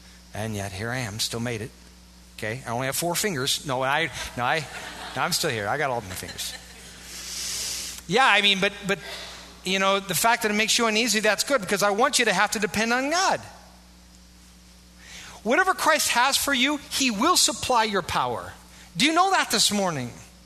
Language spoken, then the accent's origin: English; United States; I'm specially anointed because I'm white and from America.